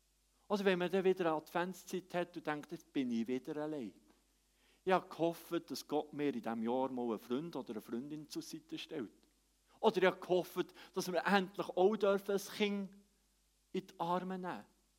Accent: Bern, Switzerland; Dazu gehört für mich als echter Schweizer, als Emmitaler, als Berner, dass es kalt wird.

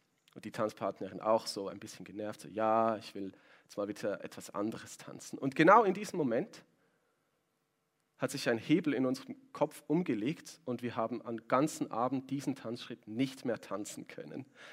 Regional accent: Switzerland; Wir sind Schweizer und Schweizer stehen einander nicht auf die Füße.

